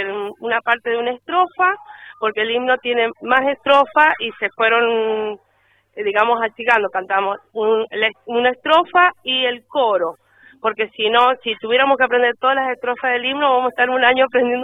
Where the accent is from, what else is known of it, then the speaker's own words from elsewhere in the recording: Argentina; como argentinos nos tenemos que sentir muy orgullosos de tener nuestro himno